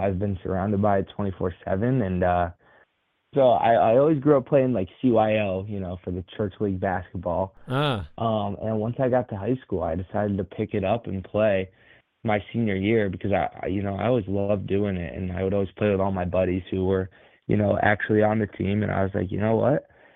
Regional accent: Pittsford, New York, United States; Yeah, I am born and raised in Rochester, New York, specifically Pittsford, and I am the youngest.

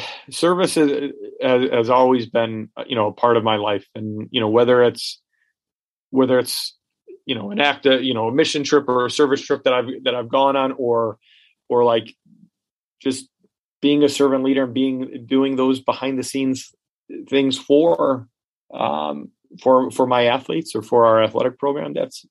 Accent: Chicago, Illinois, United States; I grew up in Chicago during the Michael Jordan era.

